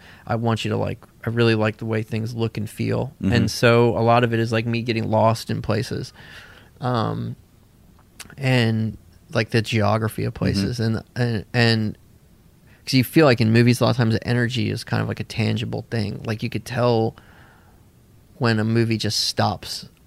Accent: the South, United States; I also remembered it from growing up in the South, spring break was had been this big thing

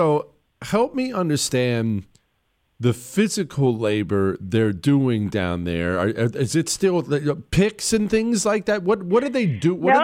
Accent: Ohio, United States; You remember I grew up right next to West Virginia. I grew up in Ohio, so we'd always go down to West Virginia and check things out down there.

